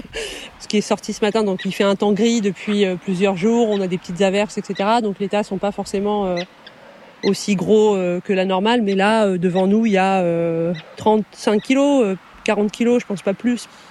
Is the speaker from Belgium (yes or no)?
no; La Rochelle, Nouvelle-Aquitaine, France; born there; Moi, je suis à moitié originaire de l'île de Ré, donc par ma mère. Je suis née à La Rochelle, je suis géographe de formation.